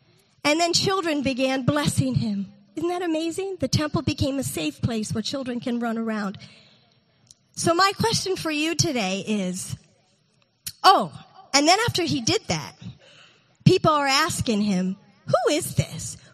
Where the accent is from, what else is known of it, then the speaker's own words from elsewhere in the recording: United States; Well, first of all, I'm an American, so I was the only white person for miles.